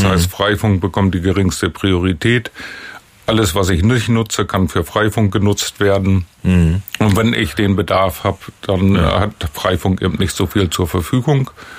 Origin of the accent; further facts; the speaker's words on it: Bad Bevensen, Lower Saxony, Germany; Also ich komme aus Bad Bevensen, wir haben ca. 9000 Einwohner